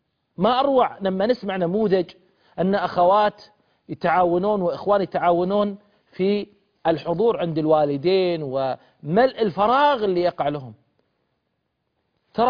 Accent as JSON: {"language": "Arabic", "town": "Al-Ahsa", "region": "Eastern Province", "country": "Saudi Arabia", "said": "يقول المثل عندنا بالأحساء ما دام بعيد وسعيد الحمد لله"}